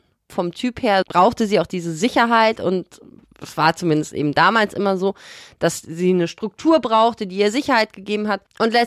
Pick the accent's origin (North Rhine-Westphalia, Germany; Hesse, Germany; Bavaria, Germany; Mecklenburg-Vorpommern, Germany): North Rhine-Westphalia, Germany; Bonn; Und der Kontext, wo wir groß geworden sind in Bonn